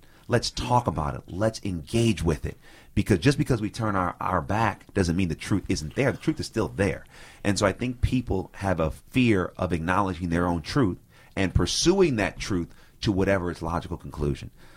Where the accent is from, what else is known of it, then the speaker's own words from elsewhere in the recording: California, United States; I grew up in the Bay Area. And my mother, you know, when we got into middle school, she took us to school in Albany, which is like right next to Richmond and Berkeley.